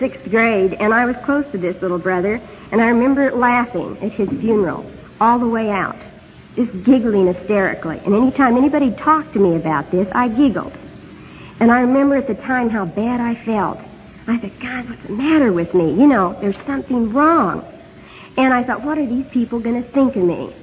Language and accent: English; Topeka, Kansas, United States; now in California, United States; I was born and raised in Kansas, in Topeka, just 30 miles from where my husband was. We met here in AA, in California